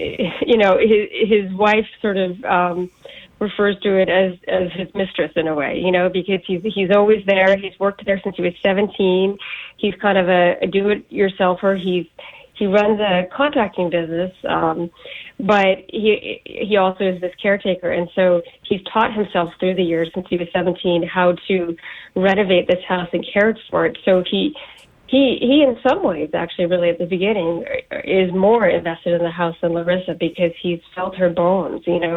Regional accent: Massachusetts, United States; Yeah, so again, I grew up on the water. I grew up on the North Shore of Boston.

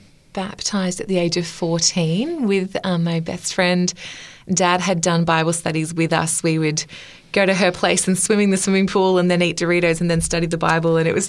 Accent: Gold Coast, Queensland, Australia; also born or lived in Victoria / Fiji / Melbourne; and then went to Fiji for a couple of years when I was a toddler. Mm. My dad's work took us over there and then back to Melbourne until the ripe old age of 9. We headed up to the Gold Coast then until I was 18.

